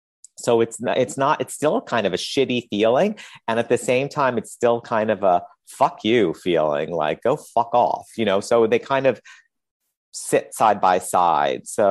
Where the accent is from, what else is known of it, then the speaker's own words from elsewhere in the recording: Queens, New York, United States; But when I grew up in Queens, you know, the family next door and the woman who lived next door, Irene, was the closest person in my life next to my parents to me for 40 years